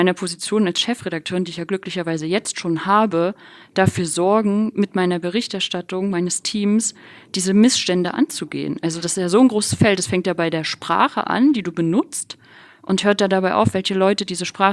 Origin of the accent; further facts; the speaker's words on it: Rostock, Mecklenburg-Vorpommern, Germany; ich ostdeutschen Migrationshintergrund habe, ich bin halt in Rostock aufgewachsen, bin Ossi